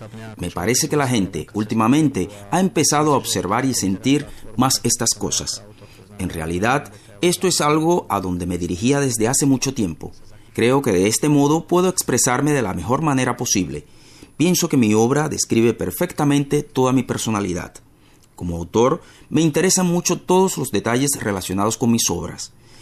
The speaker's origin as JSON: {"language": "Spanish", "town": "Popchok", "region": "Žilina Region", "country": "Slovakia", "tie": "born or raised there", "also_born_or_lived": "Europe", "second_language": "Spanish", "moved": "yes", "said": "He vivido en varios países europeos, pero siempre tengo ganas de volver a mi país natal. Soy de un pueblo llamado Popchok, ubicado en la región eslovaca de Orava. Me encanta mi región de origen, siempre me gusta volver allí."}